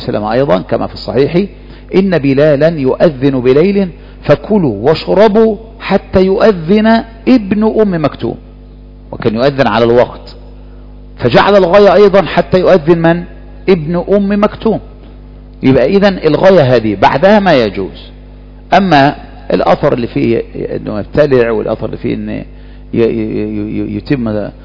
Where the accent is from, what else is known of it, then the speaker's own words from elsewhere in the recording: Egypt; إنما احنا عندنا في مصر هنا مساجد الجماعة هي مساجد الجمعة تقريبا.